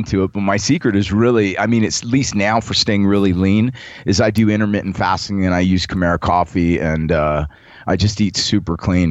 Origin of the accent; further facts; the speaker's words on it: Las Vegas, Nevada, United States; also born or lived in New Orleans; I'm from New Orleans, but I grew up in Vegas